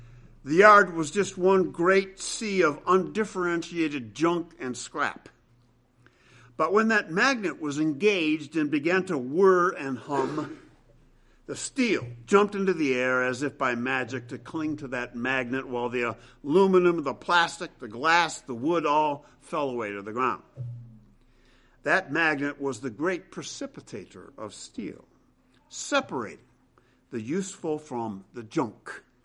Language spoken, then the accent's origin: English; Grand Rapids, Michigan, United States; Michigan is an auto state, and my hometown, Grand Rapids, Michigan, is an auto town. And I remember growing up, there was a vast auto scrapyard, salvage yard, across the Grand River from where we lived.